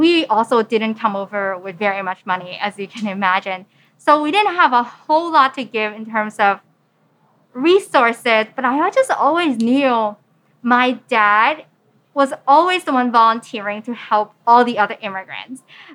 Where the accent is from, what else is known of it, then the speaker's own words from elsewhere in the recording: Hong Kong; born there; I was born in Hong Kong and I was born to parents who are either immigrants from China or their parents were immigrants from China.